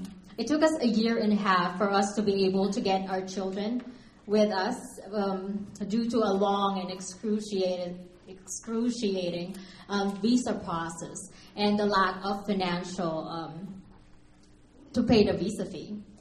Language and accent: English; Philippines; moved away as an adult; now in Ogden, United States; I came from the Philippines 4 years ago to be here in the United States to be able to be with my husband